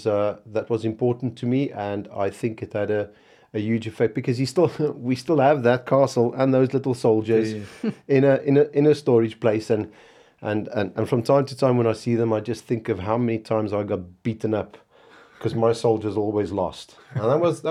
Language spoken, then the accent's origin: English; South Africa; growing up in South Africa, rugby's in my blood